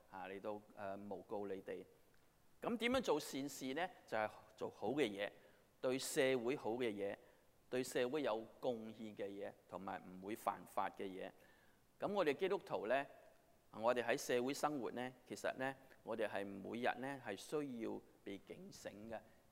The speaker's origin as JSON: {"language": "Chinese", "country": "Hong Kong", "tie": "born or raised there", "lives_now": "United States", "said": "我来了美国很久，那时我在香港长大，1960年代的时候"}